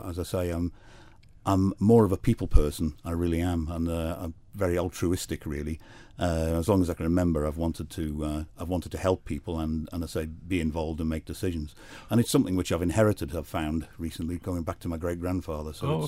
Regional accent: Douglas, Isle of Man; I was born on the Isle of Man, in fact, in Douglas East, and I grew up in Douglas East.

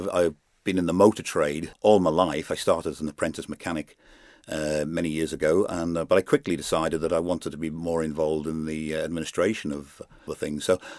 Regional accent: Douglas, Isle of Man; Well, East Douglas, I was born and brought up in East Douglas.

